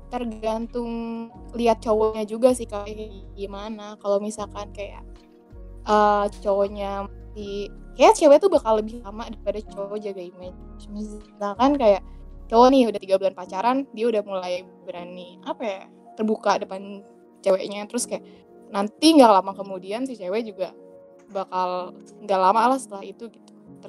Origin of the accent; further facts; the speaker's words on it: Jakarta, Indonesia; now in Bandung, Indonesia; Gue kuliah di Bandung sekarang, tapi gue asal Jakarta.